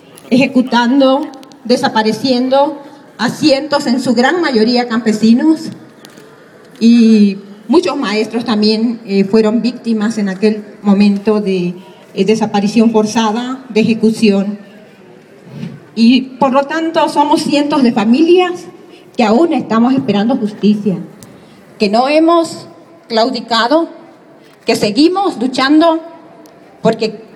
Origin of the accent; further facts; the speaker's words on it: Atoyac, Guerrero, Mexico; Pues la mayoría, muchos de nosotros somos guerrerenses, ¿verdad?